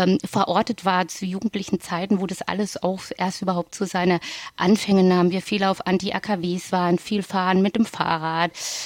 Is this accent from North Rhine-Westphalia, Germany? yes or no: no; Baden-Württemberg, Germany; Ich komme ja aus der Nähe von Freiburg